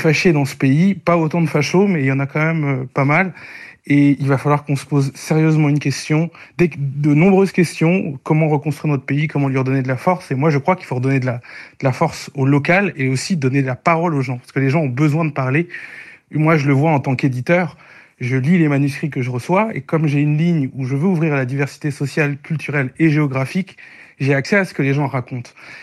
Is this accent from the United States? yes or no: no; Nantes, Pays de la Loire, France; now in Paris, France; je suis tout à fait parisien aujourd'hui, mais je reconnais que j'ai grandi à Nantes